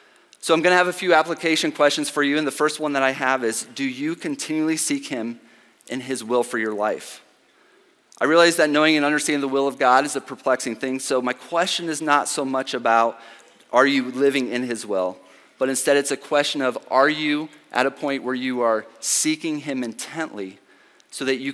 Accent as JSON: {"language": "English", "region": "Ohio", "country": "United States", "said": "I was hoping that it would be really warm, and even though I'm from Ohio, it wasn't."}